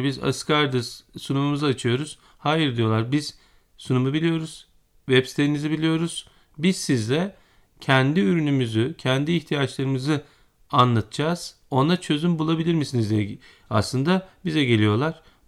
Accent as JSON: {"language": "Turkish", "region": "Ankara", "country": "Turkey", "tie": "born or raised there", "also_born_or_lived": "Elbistan", "said": "Ben 1974 Elbistan doğumluyum. İlkokulu, üniversiteyi, liseyi hepsini aslında Ankara'da okudum."}